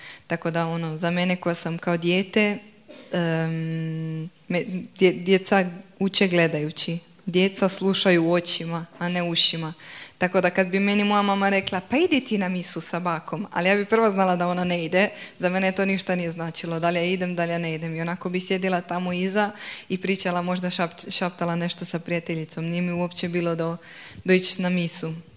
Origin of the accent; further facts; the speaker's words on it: Varaždin, Varaždin County, Croatia; Ja sam iz Varaždine, iz Hrvatske. Odrasla sam u jedno dosta onako normalnoj obitelji, peteročlanoj, ja sam najmlađa.